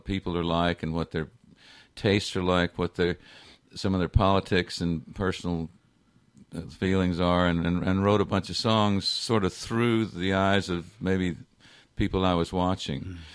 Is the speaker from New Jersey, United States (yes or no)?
no; Memphis, Tennessee, United States; also born or lived in Los Angeles, United States; now in Austin, United States; as a young man growing up in Memphis and … exploded, which changed my life absolutely completely